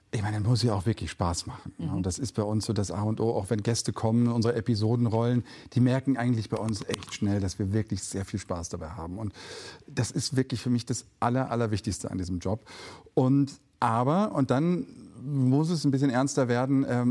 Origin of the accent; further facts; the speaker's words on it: North Rhine-Westphalia, Germany; Vorher immer so sehr Ruhrpott-mäßig meine Rollen auch angelegt. Ne? Das ist, wo ich herkomme, fängt man die Sätze mit Sammer oder mit Hörmer halt an.